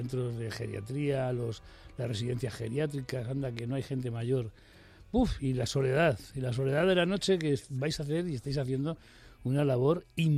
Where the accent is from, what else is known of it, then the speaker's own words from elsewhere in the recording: Madrid, Community of Madrid, Spain; yo soy de Madrid, pero mi madre, por ejemplo, era de Cuevas del Campo, muy cerquita de Baza, en Granada.